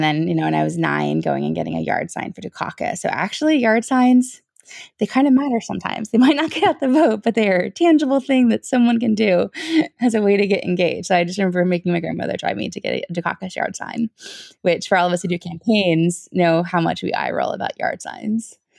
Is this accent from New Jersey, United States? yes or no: yes; New Jersey, United States; Yes, I grew up in South Jersey, and my mom was a union member who worked for the state.